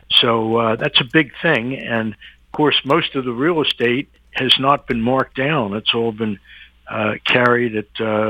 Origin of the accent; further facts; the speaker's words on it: Atlantic City, New Jersey, United States; I'm from Atlantic City, which is where they make real subs. And so I would suggest that they send them all to Atlantic City for training to make a decent submarine sandwich.